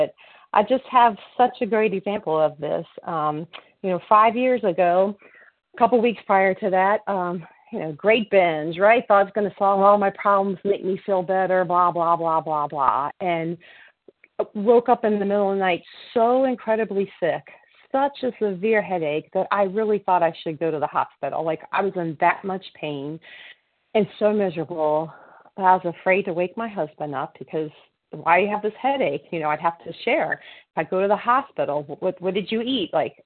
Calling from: Worthington, Massachusetts, United States; a recovered grateful compulsive overeater from Worthington, Massachusetts.

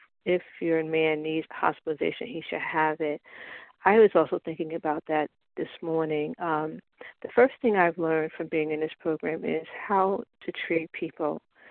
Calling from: Montclair, New Jersey, United States; I'm calling in from Montclair, New Jersey.

